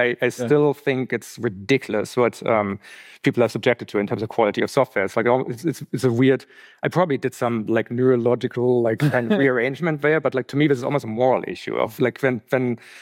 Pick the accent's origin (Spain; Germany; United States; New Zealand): Germany; now in Canada; I came from Germany, living in Canada, 2004.